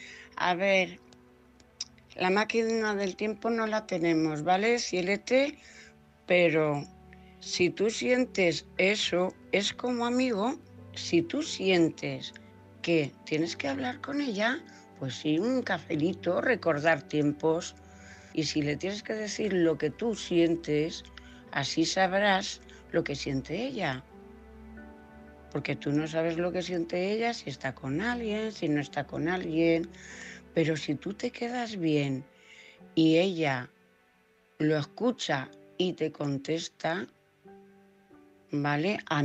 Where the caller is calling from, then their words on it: Cuenca, Castilla-La Mancha, Spain; corresponsal de Cuenca.